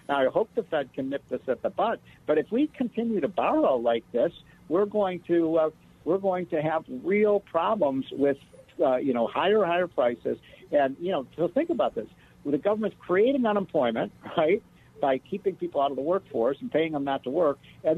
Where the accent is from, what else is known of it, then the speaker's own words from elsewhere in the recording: Illinois, United States; That's New York and California, my home state of Illinois, and Rhode Island, Connecticut, New Jersey